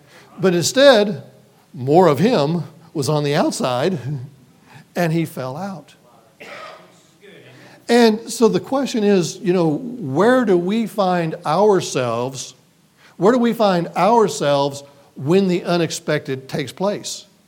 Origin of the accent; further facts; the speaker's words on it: Evansville, Indiana, United States; But I'm from Evansville, Indiana. It's right there on the Kentucky border. We live 5 minutes from the Ohio River, and so we are closer to Nashville, Tennessee than we are to Indianapolis, Indiana, okay?